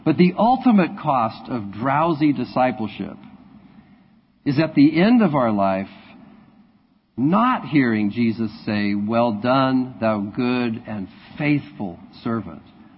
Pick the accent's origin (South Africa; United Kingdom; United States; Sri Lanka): United States; That was a problem for me as an American because I had no idea what that meant.